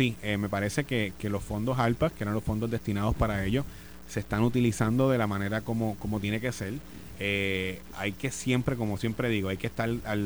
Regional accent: Cupey, San Juan, Puerto Rico; also born or lived in Caimito; yo soy natural del distrito 4, yo soy hijo de Cupey, yo nací en Caimito, porque tengo una carretera 842 frente a la ferretería El Sol. Hasta los 8 años yo vivía ahí en Caimito y a los 10 años mis papás, luego del paso del huracán Georges, compran una casa en Coupey

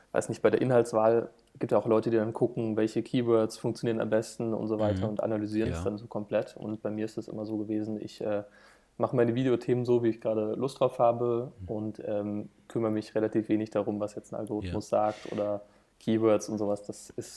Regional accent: Friedberg, Hesse, Germany; Ja, aufgewachsen bin ich in Friedberg. Das ist eine kleinere Stadt in der Nähe von Frankfurt am Main.

